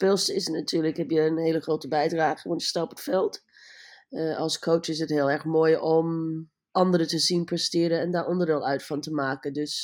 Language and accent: Dutch; Sydney, New South Wales, Australia; ik ben geboren in Sydney en daar opgegroeid.